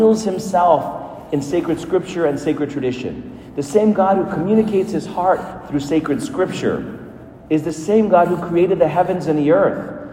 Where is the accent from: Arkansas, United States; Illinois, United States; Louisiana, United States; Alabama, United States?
Illinois, United States; Chicago; born there; I was born in Chicago, like him. I have a Hispanic mother like him.